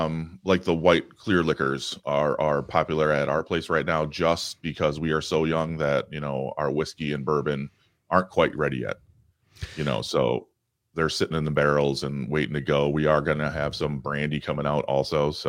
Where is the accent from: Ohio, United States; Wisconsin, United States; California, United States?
Wisconsin, United States; Madison; I was not, actually. I'm actually from the Madison area.